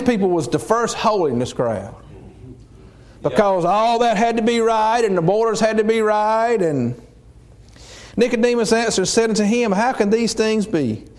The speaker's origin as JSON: {"language": "English", "town": "Liesville", "region": "North Carolina", "country": "United States", "tie": "born or raised there", "said": "I remember when I was a little boy, and I was raised up on Main Street, Liesville, North Carolina."}